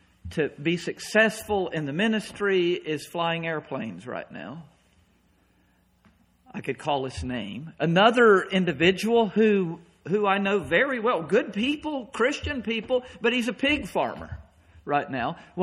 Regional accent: North Carolina, United States; Well, I came from North Carolina. I grew up on a farm. I chased cows a whole lot.

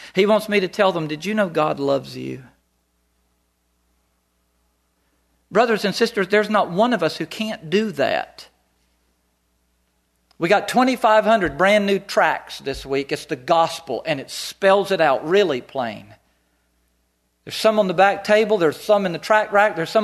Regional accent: North Carolina, United States; I grew up in North Carolina. Maine is my home.

